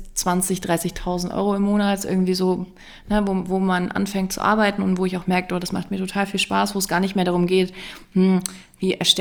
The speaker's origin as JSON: {"language": "German", "region": "East Germany", "country": "Germany", "said": "Ich komme nicht aus Unternehmerfamilie. Ich bin ein DDR-Ostkind. Wir hatten keine Kohle, wirklich ein Minute. Wir hatten kein Geld."}